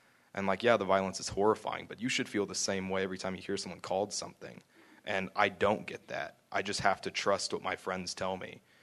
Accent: Moore, Oklahoma, United States; I have black friends. I have Mexican friends. I grew up in Moore, Oklahoma.

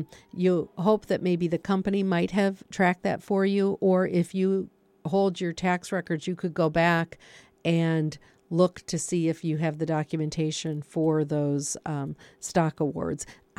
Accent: Michigan, United States; I'm not from here. You know, I'm from Michigan.

